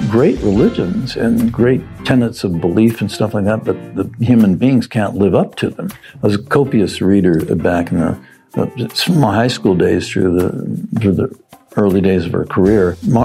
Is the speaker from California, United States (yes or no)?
yes; California, United States; where we grew up in Southern California, just a few miles from the beach.